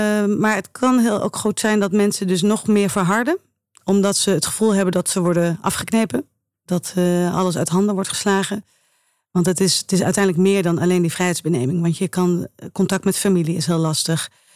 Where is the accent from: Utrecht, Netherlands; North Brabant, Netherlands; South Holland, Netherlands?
North Brabant, Netherlands; Eindhoven; born there; Eindhoven.